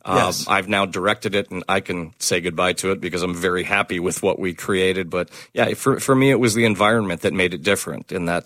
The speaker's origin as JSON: {"language": "English", "town": "Seminole", "region": "Florida", "country": "United States", "tie": "born or raised there", "said": "I grew up in Seminole. I'm like multi-generation Pinellas County."}